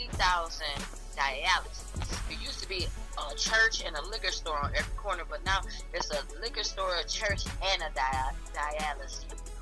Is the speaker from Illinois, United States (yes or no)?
no; Pontiac, Michigan, United States; I'll even come to Detroit. I'm from Pontiac. I don't mind coming to Detroit.